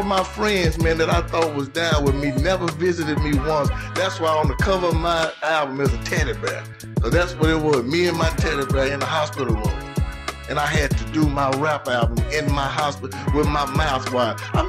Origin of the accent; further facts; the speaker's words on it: Dallas, Texas, United States; I don't deal with people from West Dallas, Doc. I'm from the East.